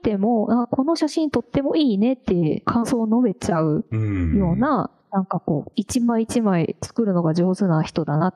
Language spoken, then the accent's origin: Japanese; Hiroshima, Japan; 同じ広島県出身なので、